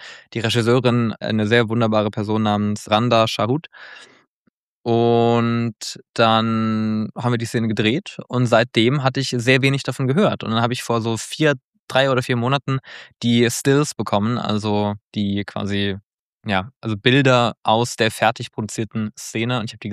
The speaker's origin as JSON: {"language": "German", "region": "Baden-Württemberg", "country": "Germany", "said": "ich komme ja aus Nordbaden, das ist ja ein Katzensprung von Hessen entfernt, auch aus einer ländlichen Gegend"}